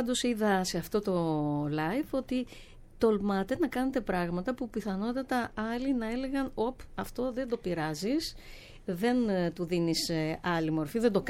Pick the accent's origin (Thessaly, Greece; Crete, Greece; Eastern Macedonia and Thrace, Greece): Crete, Greece; Heraklion; Εγώ είμαι από το Ηράκλειο, βέβαια, αλλά είμαστε πατριώτες.